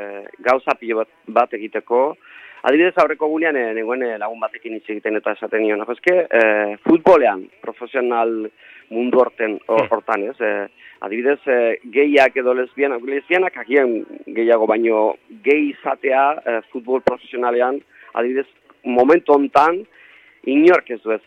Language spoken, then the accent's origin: Basque; Llodio, Basque Country, Spain; Basque is a second language; Euskaldun berria naiz, laudiokoa